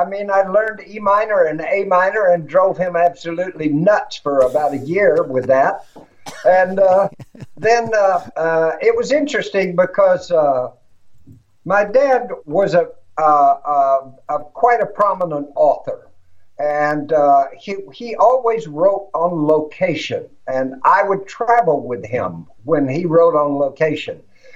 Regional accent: Fort Worth, Texas, United States; I come from Fort Worth, Texas, so I'm going to learn some Texas blues and so forth and so on.

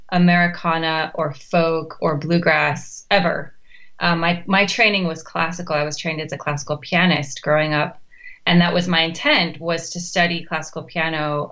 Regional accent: Manila, National Capital Region, Philippines; moved away as an adult; also born or lived in Chicago / Hong Kong; And then from there, about a year later, we moved to Manila, capital of the Philippines. And then I lived there until I went to college.

